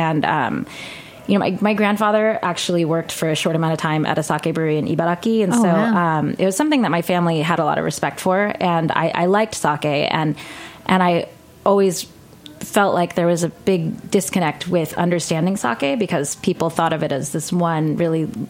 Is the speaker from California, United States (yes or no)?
yes; California, United States; And growing up in California with a lot of Asian influence in food, but very much influenced by California cuisine and California ingredients